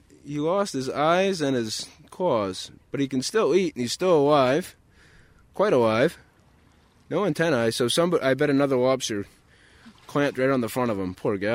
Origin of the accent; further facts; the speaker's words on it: Long Island, Maine, United States; I grew up lobstering in Long Island, Maine, which is in Casco Bay, off of Portland. And so I started lobstering when I was 10 years old.